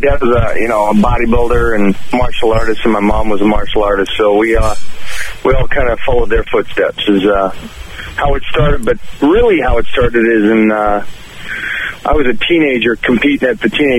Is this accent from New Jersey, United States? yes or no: no; Kirkland, Washington, United States; Born and raised in Kirkland, Washington, outside of Seattle. Brothers and sisters, you know, I got a, 10 brothers and sisters.